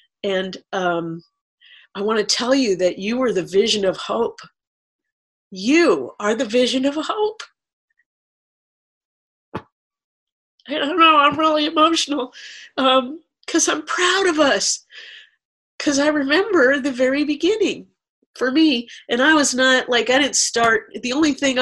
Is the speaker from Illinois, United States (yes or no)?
no; Santa Cruz, California, United States; I live in the mountains, and I got clean in North Hollywood